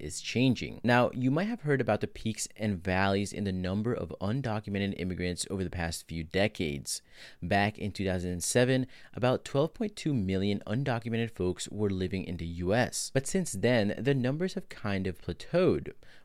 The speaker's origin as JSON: {"language": "English", "country": "Guatemala", "lives_now": "United States", "said": "I recently had the opportunity to travel back to my home country, Guatemala, through a fantastic nonprofit called Scholar Fund"}